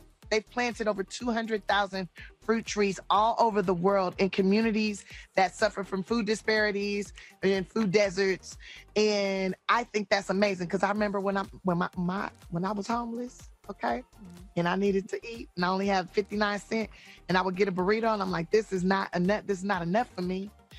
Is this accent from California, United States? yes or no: yes; Los Angeles, California, United States; Reason number one, I come from an underserved community. I'm from South Central Los Angeles.